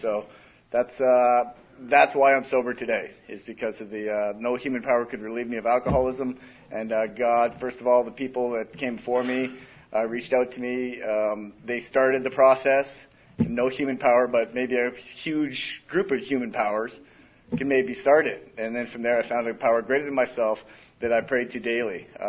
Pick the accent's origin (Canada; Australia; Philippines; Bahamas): Canada; moved away as an adult; now in San Diego, United States; I was born and raised in Canada. Moved here to San Diego when I was 19.